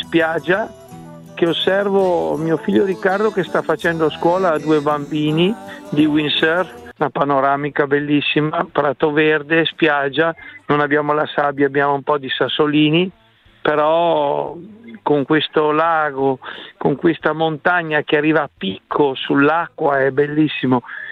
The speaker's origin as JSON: {"language": "Italian", "town": "Riva del Garda", "region": "Trentino-Alto Adige", "country": "Italy", "said": "io sono di Riva del Garda, nel Garda Trentino"}